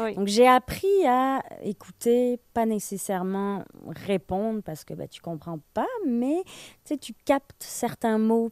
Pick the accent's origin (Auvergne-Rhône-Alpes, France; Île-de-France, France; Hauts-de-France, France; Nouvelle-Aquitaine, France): Nouvelle-Aquitaine, France; Bordeaux; moi j'ai toujours connu Bordeaux, en fait je viens de Bordeaux, mais je veux dire je m'identifiais plus en fait au bordelais, puis mais maintenant que j'en parle, je suis très fière d'être bordelaise.